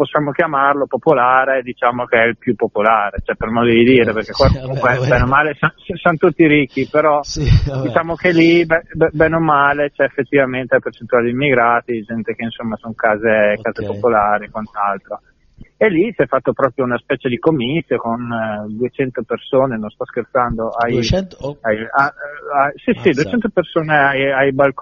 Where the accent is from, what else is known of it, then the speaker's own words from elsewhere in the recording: Noriglio, Trentino-Alto Adige, Italy; dalla mattina a Noriglio, che è il mio paese